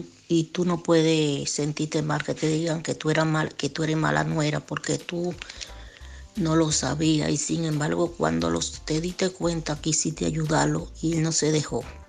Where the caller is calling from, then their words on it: Alcorcón, Community of Madrid, Spain; de Madrid y Alcorcón.